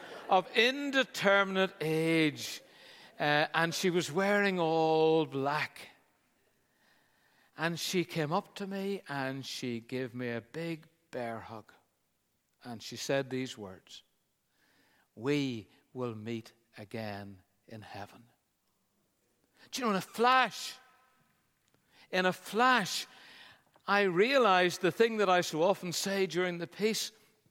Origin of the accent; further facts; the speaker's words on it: Belfast, Northern Ireland, United Kingdom; And we said, "But we're from Belfast. We're used to bombs."